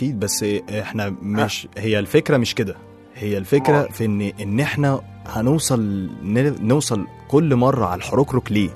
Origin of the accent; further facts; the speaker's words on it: Egypt; في ناس متحضرة عندنا في مصر فبتعرف تقيم، وفي ناس مش متحضرة عندنا في مصر فبتعرفش